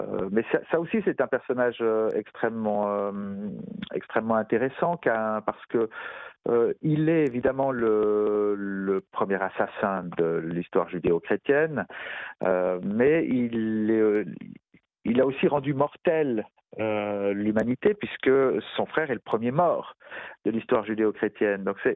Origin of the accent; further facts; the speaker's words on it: Switzerland; now in Valais, Switzerland; moi, je suis suisse, j'habite en Suisse, dans le canton du Valais, qui est un canton extrêmement catholique. Parfois au sens pénal du terme, si vous voyez ce que je veux dire. Et puis j'ai baigné moi dans ce catholicisme depuis tout petit.